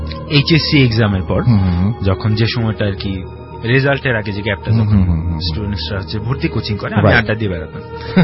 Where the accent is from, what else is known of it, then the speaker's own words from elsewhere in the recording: Tangail, Dhaka Division, Bangladesh; ঘটনার শুরুর আগে বলি, আমার বেড়ে ওঠা হচ্ছে টাঙ্গাইল শহরে, টাঙ্গাইলে। সো একটা মফস্বল শহরে বড় হওয়ার ফলে আমি শহরে এবং গ্রামীণ দুটো জীবনের টেস্টই পেয়েছি